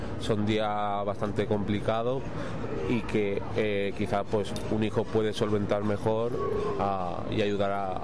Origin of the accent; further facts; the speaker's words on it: Málaga, Andalusia, Spain; yo soy de Málaga, tengo mis familiares directos allí en Málaga